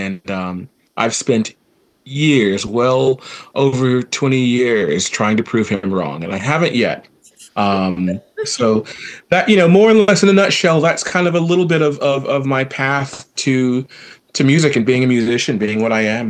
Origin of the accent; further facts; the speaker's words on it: Gainesville, Florida, United States; born and raised in Florida, Gainesville, Florida.